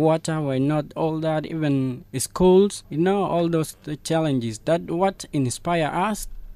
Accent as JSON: {"language": "English", "region": "Western Equatoria", "country": "South Sudan", "tie": "born or raised there", "said": "I was born in Western Equatorial State. I grew up there. In 2008, I went to the Kem."}